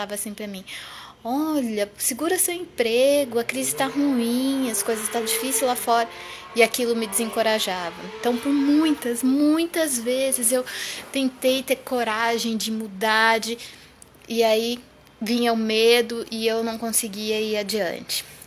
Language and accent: Portuguese; São José dos Campos, São Paulo, Brazil; Sou de São José dos Campos, sou bancária, tenho 36 anos